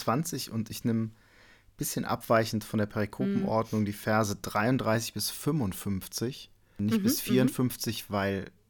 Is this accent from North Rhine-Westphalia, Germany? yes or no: yes; Cologne, North Rhine-Westphalia, Germany; Und ich bin Kölner, ich glaube, das gehört immer.